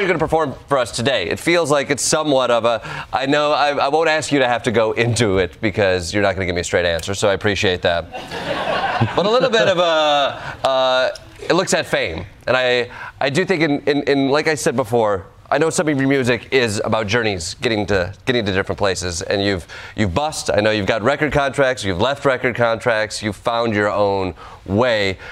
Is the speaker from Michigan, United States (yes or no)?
yes; Michigan, United States; I'm from Michigan.